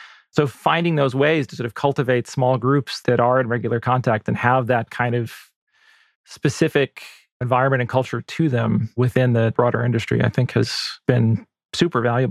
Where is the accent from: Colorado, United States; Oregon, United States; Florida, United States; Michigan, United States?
Michigan, United States; Ann Arbor; also born or lived in San Francisco, United States; I grew up in Ann Arbor, which is sort of a smallish college town and certainly more urban than the areas around it.